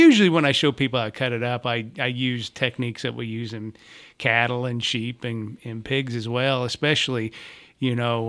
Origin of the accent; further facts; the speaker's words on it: Illinois, United States; I don't know where I grew up in Illinois, you know, I don't know what it is. I think it's a state law in Illinois